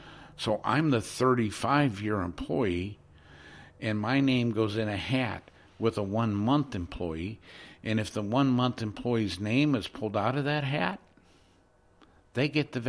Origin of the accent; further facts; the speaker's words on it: Sioux City, Iowa, United States; the life that I lived when I grew up in Sioux City in the 70s, the 60s and 70s.